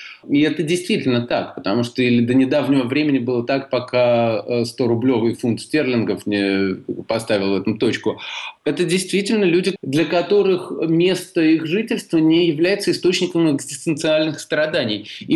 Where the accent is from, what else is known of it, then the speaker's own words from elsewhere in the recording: Latvia; moved away; Я не из России, я из Латвии.